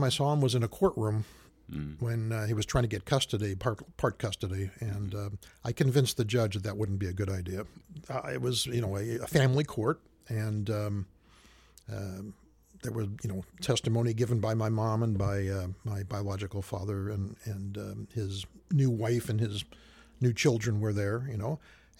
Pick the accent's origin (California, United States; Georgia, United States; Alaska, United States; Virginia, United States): California, United States; Montebello; And I was born in Montebello, California, an eastern suburb of Los Angeles.